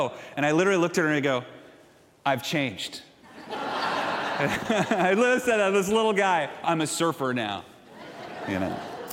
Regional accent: San Juan Capistrano, California, United States; I grew up in San Juan Capistrano. It's kind of a horse town near the ocean, not too far from here in the southern part of Orange County.

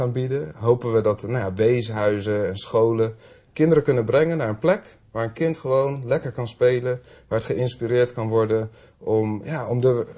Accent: Netherlands; En dat je dan vanuit Nederland, als Nederlander, een indruk mag maken op zo'n jongen.

